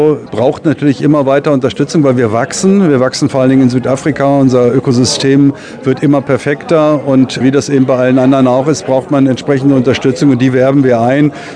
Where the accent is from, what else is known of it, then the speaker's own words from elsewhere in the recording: Lower Saxony, Germany; Weil wir kommen hier alle aus der Region, alle, die im Verein aktiv sind, sind von Celle bis Braunschweig, von Wolfenbüttel bis Wolfsburg und alles, was dazwischen ist, das sind die Aktiven.